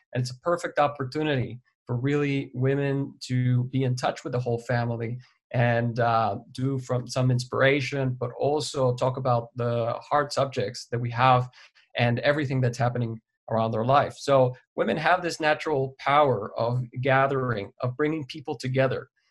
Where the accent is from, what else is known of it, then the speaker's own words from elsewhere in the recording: Mexico; in observing, you know, what happens growing up in Mexico